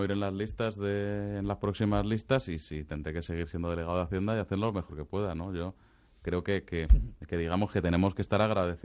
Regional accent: Madrid, Community of Madrid, Spain; los que somos de Madrid pues ya estamos curados del panto

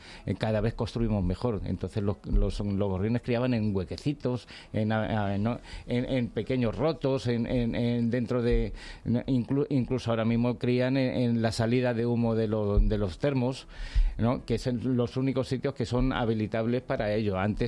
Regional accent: Gavilanes, Castile and León, Spain; Gavilanes es un pequeño pueblecito del Valle del Tietar, en la Sierra de Gredos, la cara sur de la Sierra de Gredos, un lugar maravilloso.

